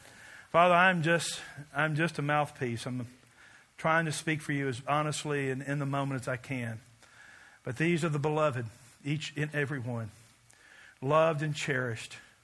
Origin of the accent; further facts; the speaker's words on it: Kentucky, United States; Because I'm from Kentucky. Everybody smoked in those days.